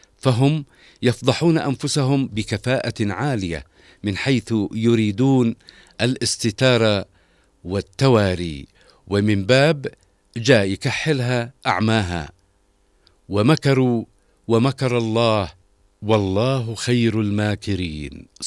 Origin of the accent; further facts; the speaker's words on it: Yemen; أما نحن كيمنيين واجهنا وما نزال هذا التوحش العدواني الإجرامي طيلة هذه السنوات العشر